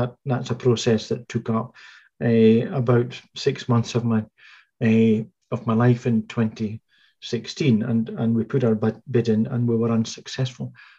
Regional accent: Leith, Scotland, United Kingdom; this is probably the time to kind of throw in a bit of information that I was brought up in Leith

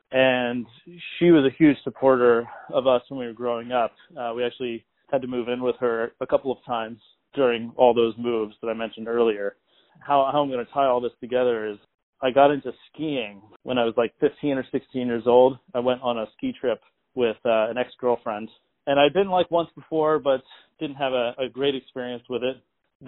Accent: Dundalk, Maryland, United States; I grew up in Maryland, born in an area called Dundalk. I don't know how familiar you are with Maryland. Kind of like the southeastern corner just outside of Baltimore City.

